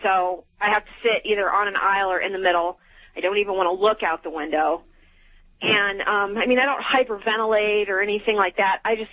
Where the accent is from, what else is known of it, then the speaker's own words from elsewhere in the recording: Missouri, United States; I grew up right outside of St. Louis, and the only time I've ever been up in the arch, I was 3 years old, 4 years old.